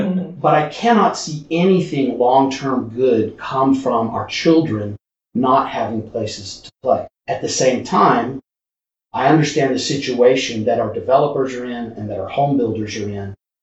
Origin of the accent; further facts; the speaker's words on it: Hattiesburg, Mississippi, United States; Back in my hometown, I will tell you that the city, I'm from a town called Hattiesburg, Mississippi, originally.